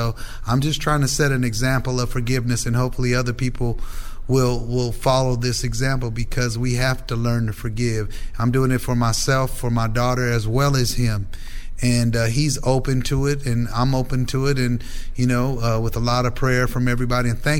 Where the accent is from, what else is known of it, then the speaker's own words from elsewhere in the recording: Oakland, California, United States; the basis of it is about my experiences growing up in East Oakland and how I was politicized by the Panthers.